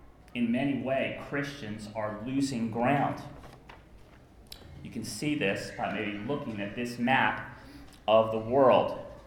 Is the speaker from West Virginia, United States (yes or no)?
yes; West Virginia, United States; grew up in a small town in West Virginia in the United States. Now, there were lots of churches in my hometown.